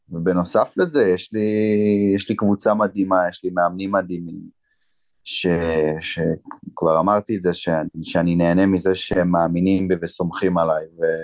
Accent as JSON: {"language": "Hebrew", "town": "Meitar", "region": "Southern District", "country": "Israel", "tie": "born or raised there", "said": "אני גדלתי ביישוב בשם איתר, זה יישוב קטן ליד באר שבע"}